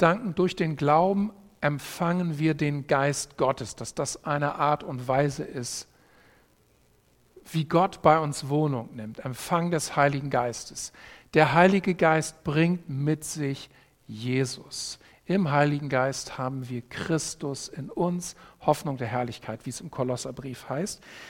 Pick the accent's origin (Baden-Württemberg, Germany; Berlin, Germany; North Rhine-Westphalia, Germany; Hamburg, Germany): Hamburg, Germany; ich komme aus Hamburg